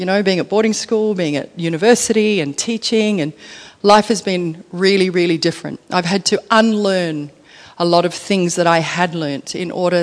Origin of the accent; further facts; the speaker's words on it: Western Australia, Australia; now in overseas; So I'm West Australian, I guess, and spent a lot of time here, but in the last 5 years I've been based overseas